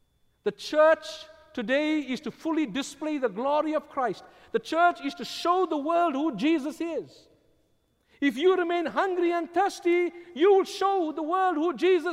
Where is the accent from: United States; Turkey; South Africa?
South Africa; When I was growing up in South Africa